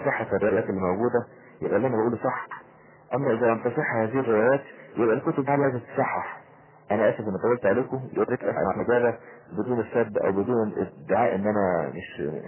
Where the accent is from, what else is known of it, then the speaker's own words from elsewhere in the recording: Egypt; مفروض ان انا مصري